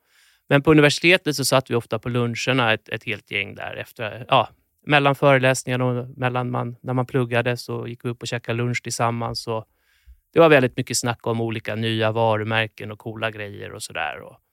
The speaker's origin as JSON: {"language": "Swedish", "country": "Sweden", "said": "Och så tänkte vi att vi är från Sverige. Vi är kända över världen för att vara vackra människor."}